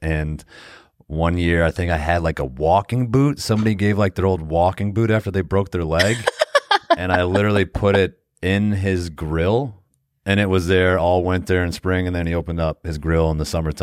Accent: Connecticut, United States; I'm from Connecticut.

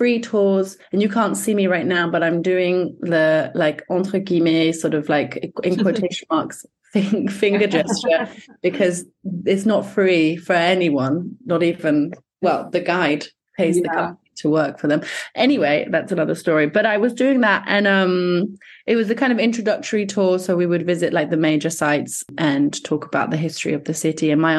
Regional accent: London, United Kingdom; moved away as an adult; now in Paris, France; So I'm from London. I'm guessing your listeners will have heard of London. And I've been in Paris since 2014.

